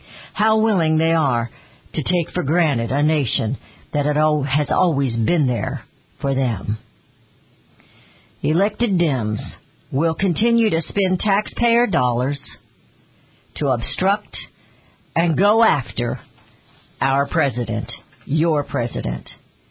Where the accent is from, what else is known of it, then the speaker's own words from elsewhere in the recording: United States; I live in the world, but I am an American, and I will put my family first